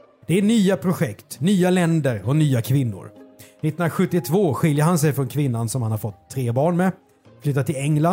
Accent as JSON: {"language": "Swedish", "town": "Karlskrona", "region": "Blekinge", "country": "Sweden", "tie": "born there", "said": "Ja, alltså, jag är ju född i Karlskrona"}